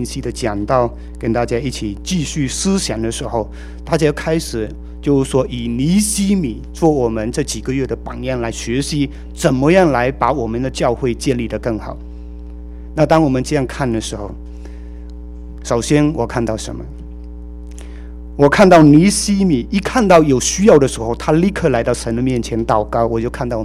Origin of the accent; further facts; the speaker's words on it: Fuzhou, Fujian, China; accent: Fuzhou dialect; 我是讲福州话，不过他也讲福州话，他的福州话跟我不大一样